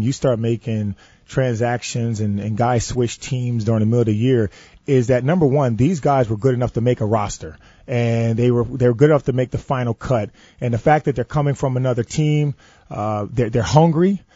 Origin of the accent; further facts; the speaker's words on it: Camden, New Jersey, United States; And so for me, growing up in Camden, New Jersey, trick-or-treating was a little different because people always turned the lights off.